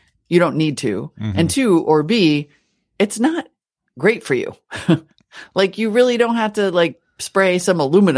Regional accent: North Dakota, United States; also born or lived in Montana; I grew up in North Dakota and Montana, but in North Dakota is when we really were teenagers watching a lot of basketball together.

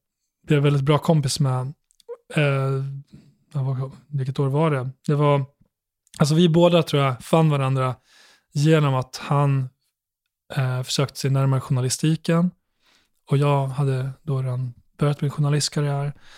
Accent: Borlänge, Dalarna County, Sweden; och det hamnade jag också när jag växte upp i Borlänge.

